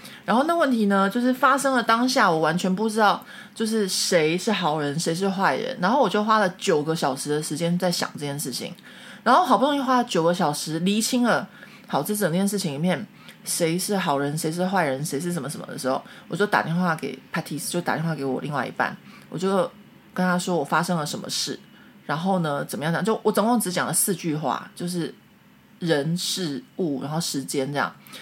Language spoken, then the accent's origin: Chinese; Taiwan; now in France; 可是我觉得这件事情就是我们台湾人比较没有这个，不过我现在在法国待久了，我也学会了